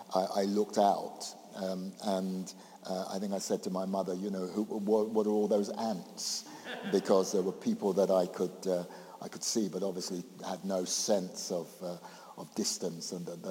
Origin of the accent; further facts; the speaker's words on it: London, United Kingdom; also born or lived in Jamaica; I grew up in North London and, you know, the north-south divide, we mean the Thames.